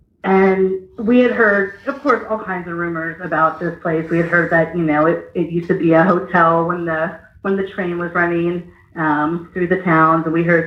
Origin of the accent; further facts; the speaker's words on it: Pennsylvania, United States; now in Eureka Springs, United States; Where I grew up, and it's probably the most bizarre th